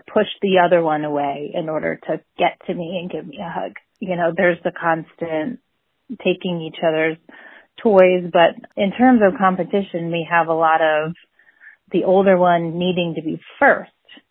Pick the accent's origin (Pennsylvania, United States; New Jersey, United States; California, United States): Pennsylvania, United States; Phoenixville; I'm from Phoenixville, Pennsylvania, and I have two boys.